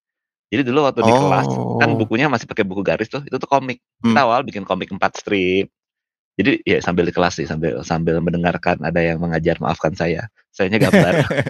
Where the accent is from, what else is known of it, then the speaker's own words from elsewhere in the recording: Singaraja, Bali, Indonesia; also born or lived in Denpasar; gue lahirnya di Denpasar di Bali, tapi gue dibesarkan di sebuah kota namanya Singaraja. Terus kotanya lumayan kecil